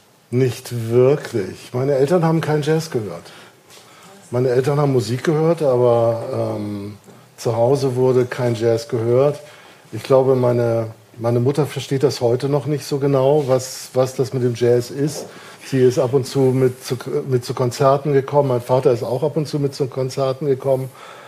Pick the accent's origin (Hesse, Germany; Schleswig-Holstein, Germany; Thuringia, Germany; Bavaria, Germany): Schleswig-Holstein, Germany; Kiel; Ich bin in Kiel geboren und aufgewachsen